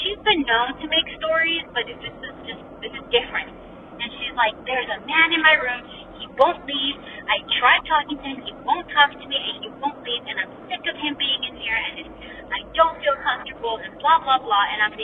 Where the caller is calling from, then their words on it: Utah, United States; I'm from Utah.